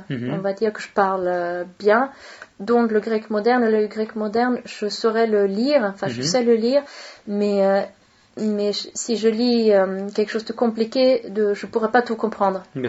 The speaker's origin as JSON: {"language": "French", "town": "Stockholm", "region": "Stockholm County", "country": "Sweden", "moved": "yes", "lives_now": "Paris, France", "said": "De Stockholm."}